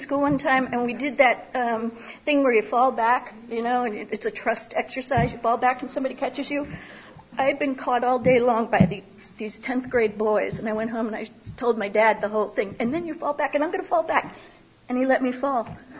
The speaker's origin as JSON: {"language": "English", "region": "Pennsylvania", "country": "United States", "tie": "born there", "said": "I was born in Pennsylvania. I'm one of six children."}